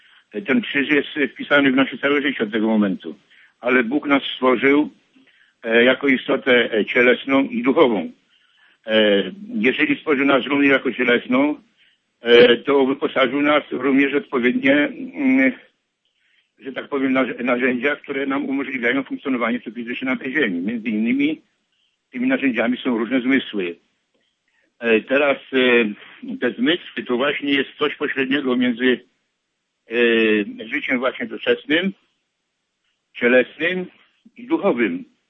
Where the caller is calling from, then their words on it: Chicago, Illinois, United States; ja jestem z Chicago.